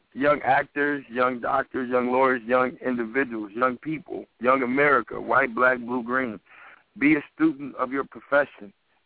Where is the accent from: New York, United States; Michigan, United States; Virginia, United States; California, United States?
Michigan, United States; Detroit; Like I went down to Mississippi. I'm like, ooh, this is country. Because I was from Detroit.